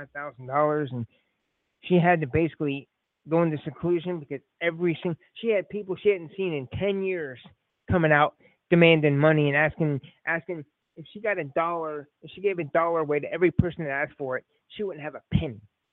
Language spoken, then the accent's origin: English; Lafayette, United States; the person that won in Lafayette, my hometown, he went anonymous.